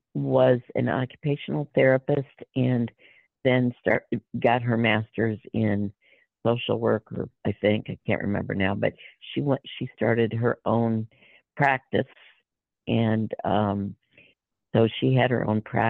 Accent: Richmond, Virginia, United States; born there; also born or lived in Minneapolis / San Antonio / Dayton / Des Moines; I was born in Richmond, Virginia

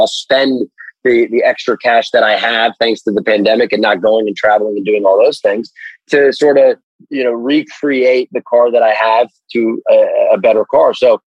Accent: Fort Lauderdale, Florida, United States; Miami is my hometown, actually Fort Lauderdale.

